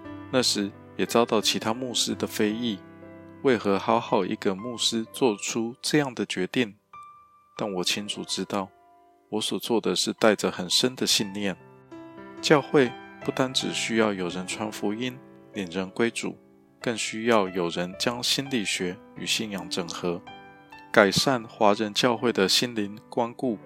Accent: Hong Kong; moved away as an adult; also born or lived in United States; now in Taiwan; 我是土生土长的香港人，几年前移居台湾，曾在美国留学进修。

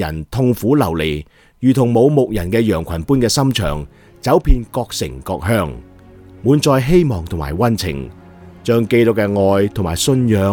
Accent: Diamond Hill, Kowloon, Hong Kong; 服侍钻石山的村民。而我的童年就在这里长大的了。

